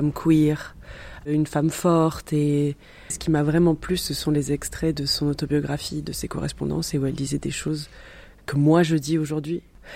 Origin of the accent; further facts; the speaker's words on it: France; now in United Kingdom; puisque c'est vrai qu'en tant que française, j'avais pas tant d'opportunités que ça en Angleterre.